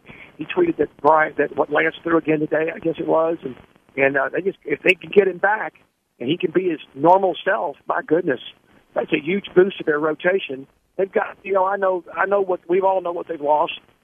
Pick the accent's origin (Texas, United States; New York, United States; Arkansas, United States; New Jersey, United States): Texas, United States; Hempstead; Well, I'm from Hempstead, Texas, in my first year at University of Houston. I was homesick. So every weekend I went home, so the kids started